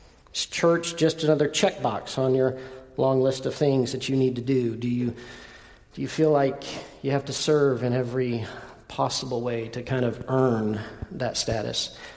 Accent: Southlake, Texas, United States; I grew up in Southlake. Don't think Southlake of today. Think Southlake of a long time ago. If you guys drove through there in 1984 when we moved there, you wouldn't know it was Southlake. It was this little sleepy town.

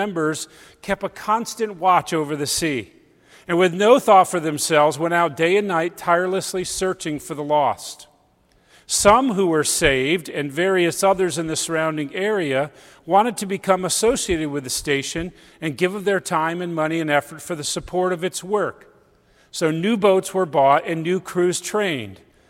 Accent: Connecticut, United States; now in Pennsylvania, United States; We're both originally from Connecticut and have lived here in Pennsylvania. We call ourselves New Englanders in exile in Pennsylvania now.

